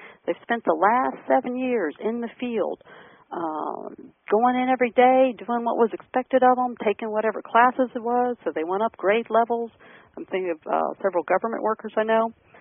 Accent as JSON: {"language": "English", "region": "Maryland", "country": "United States", "accent": "Southern Maryland", "said": "Here's my Southern Maryland accent coming out."}